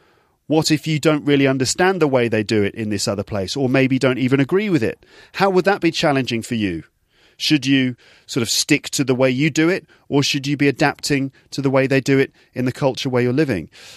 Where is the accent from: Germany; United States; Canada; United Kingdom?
United Kingdom; England; now in France; So although I'm English, living away from home, although this is basically my new home for the moment anyway